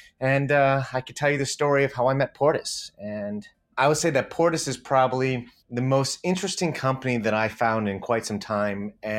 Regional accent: Beachwood, Ohio, United States; Oh, that's so funny. I'm from Beachwood.

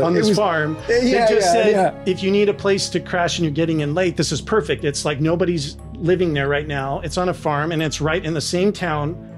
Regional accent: California, United States; what I grew up experiencing in SoCal.

